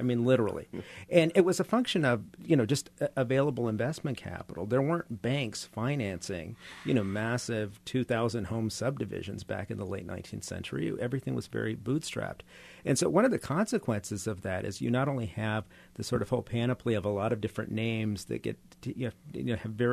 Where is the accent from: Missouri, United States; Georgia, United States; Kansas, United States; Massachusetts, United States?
Kansas, United States; Kansas City; I grew up in Armourdale about 25 years ago.